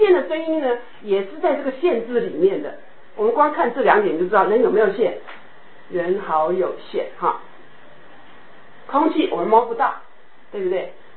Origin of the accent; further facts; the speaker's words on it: Taiwan; 尤其我是台湾来的哈，那在各个地方都有，各种神都有。对，台湾是所有连石头都拜了